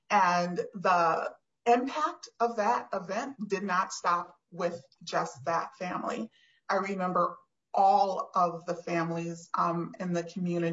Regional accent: St. Paul, Minnesota, United States; When I was a kid growing up in St. Paul, my parents were close friends with another Black couple from the church that we attended.

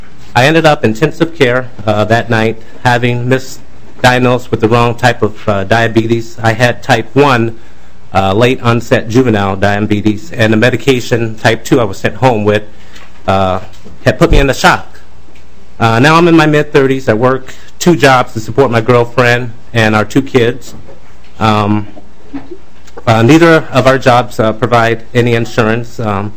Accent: St. Paul, Minnesota, United States; I'm from St. Paul.

